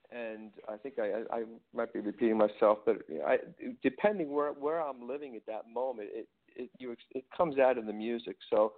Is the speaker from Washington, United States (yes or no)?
no; Philadelphia, Pennsylvania, United States; an R&B rhythmic figure growing up in Philly.